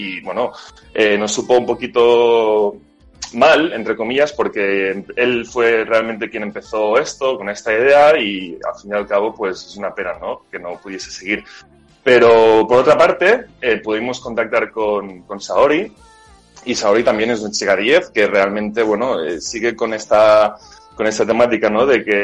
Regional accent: Catalonia, Spain; los que somos de Cataluña mamamos mucho lo que es la televisión catalana, el TV3, K3.

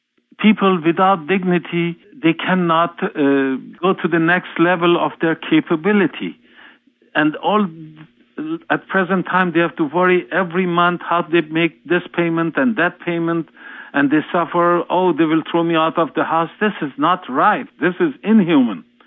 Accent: Iran; English is a second language; now in United States; as you know, I came from Iran. I ran away from there because there is a tyranny of religion.

